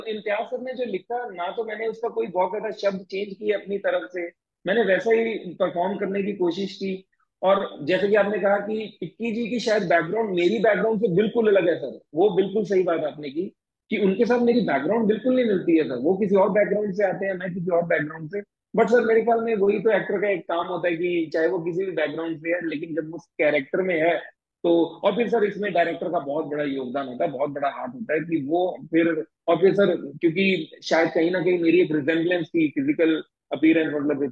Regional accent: Abohar, Punjab, India; मैं सर आता हूँ पंजाब में, एक शहर है अबोहर, और मैं वहीं पैदा हुआ, वहीं बड़ा हुआ सर। तो वो एक बहुत प्यारा सा शहर है अबोहर में, मैं शहरी बैकग्राउंड से आता हूँ, लेकिन कहीं ना कहीं मेरे गाँव से भी मेरे रूट्स हैं। जैसे मेरा साथ में खुईया मेरा गाँव है

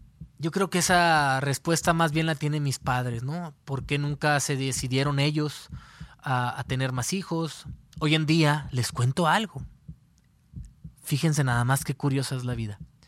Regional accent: Mexico; Para incluso que alguien dijera en México, en mi país, que eres hijo único, es algo raro, porque somos de familias grandes, somos de familias numerosas.

